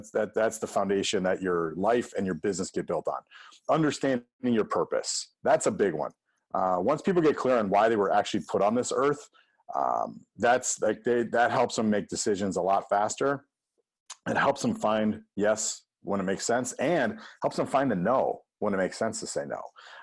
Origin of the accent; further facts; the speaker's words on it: Illinois, United States; And I grew up in Illinois. I actually grew up in a farming family, so this one is super near and dear to me.